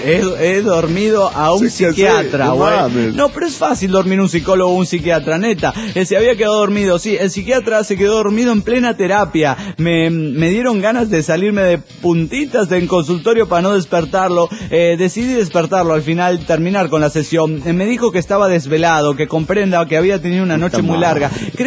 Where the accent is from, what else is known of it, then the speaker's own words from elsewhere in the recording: Mexico; now in United States; Soy un inmigrante mexicano en los Estados Unidos.